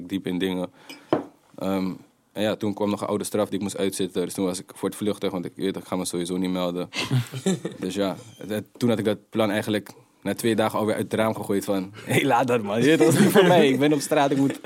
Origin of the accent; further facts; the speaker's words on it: Hoogvliet, South Holland, Netherlands; Ik kom uit Hoogvliet.